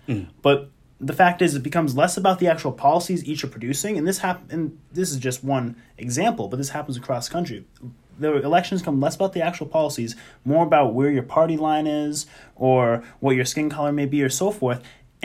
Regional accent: Massachusetts, United States; back home in my home state of Massachusetts

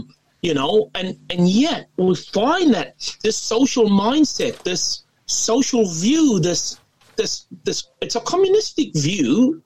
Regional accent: South Africa; When I grew up in Africa under the apartheid government, okay, but and we would, I remember we, my parents and other family members, they would chase work around the country just to provide.

